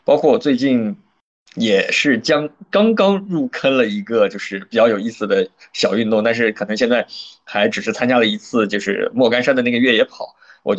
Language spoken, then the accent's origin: Chinese; Guiyang, Guizhou, China; moved away as an adult; now in Shanghai, China; 因为我老家是在贵州那边，贵阳、云贵川那边其实山路很多